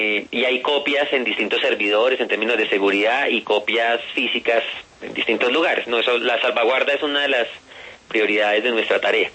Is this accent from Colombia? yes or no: yes; Colombia; Yo soy sociólogo y soy un colombiano profundamente conmovido y dolido por la guerra